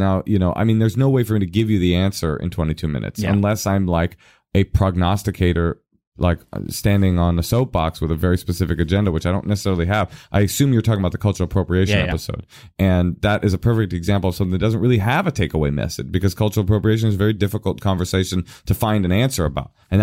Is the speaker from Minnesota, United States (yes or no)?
no; Oakland, California, United States; As a white kid growing up in Oakland, you always really clung to these sorts of sentiments.